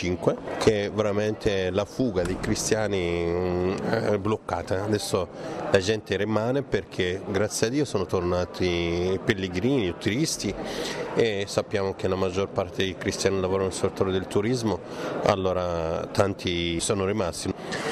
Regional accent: Egypt; Come egiziano abbiamo un caos in Egitto

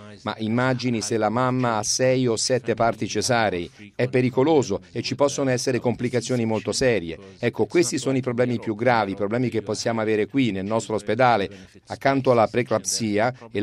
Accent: Bethlehem, West Bank, Palestine; io vengo da Betlemme e sono cristiano

